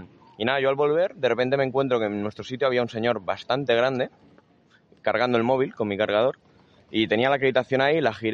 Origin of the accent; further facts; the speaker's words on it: Catalonia, Spain; Soy catalán y no perdonamos un euro aquí, ¿eh?